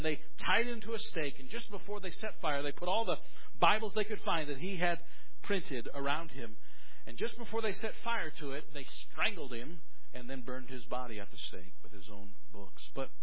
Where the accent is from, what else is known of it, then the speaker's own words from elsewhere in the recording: United States; But as an American, I'm disappointed, and I do desire a better country.